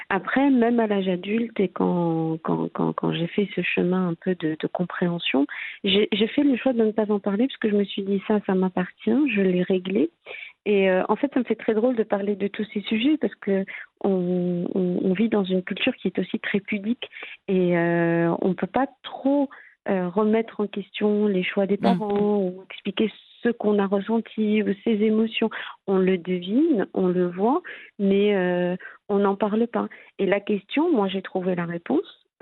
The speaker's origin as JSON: {"language": "French", "country": "Morocco", "also_born_or_lived": "France", "said": "J'ai eu l'opportunité de revenir au Maroc et je suis revenue."}